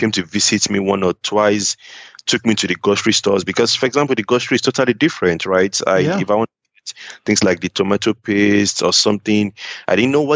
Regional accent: Nigeria; I know people that we came from Nigeria together, and we are all living and surviving in the city.

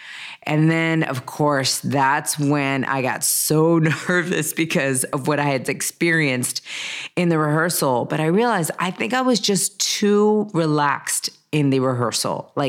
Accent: Spain; English is a second language; now in United States; Come on, I'm from Spain. Spain, you know, has a lot of coffee there.

